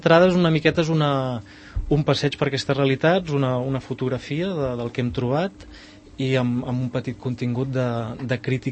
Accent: Catalonia, Spain; tant el Marc com jo som de Collserola

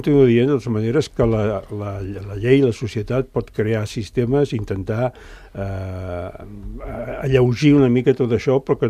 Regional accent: Barcelona, Catalonia, Spain; jo us puc dir que a Gràcia, soc de Gràcia a Barcelona

